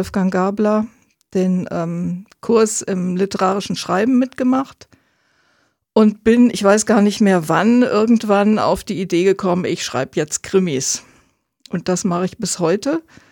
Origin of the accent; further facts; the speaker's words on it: Mönchengladbach, North Rhine-Westphalia, Germany; moved away as an adult; now in Mönchhagen, Germany; Ich bin in Mönchengladbach geboren, ist schon ein paar Jahre her, 1964. Bin da auch aufgewachsen, zur Schule gegangen, bin dann Anfang der 80er Jahre nach Braunschweig zum Studium.